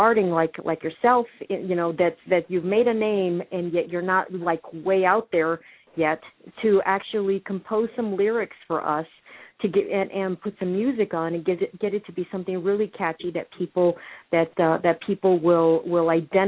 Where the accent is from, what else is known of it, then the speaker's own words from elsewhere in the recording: Nevada, United States; I'm in Texas right now because I'm from Nevada